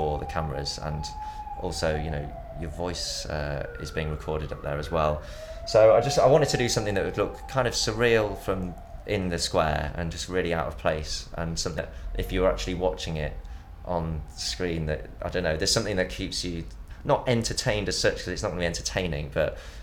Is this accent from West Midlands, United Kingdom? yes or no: no; Nottingham, East Midlands, United Kingdom; now in London, United Kingdom; I'm 30 and from Nottingham originally and London for the last 10 years.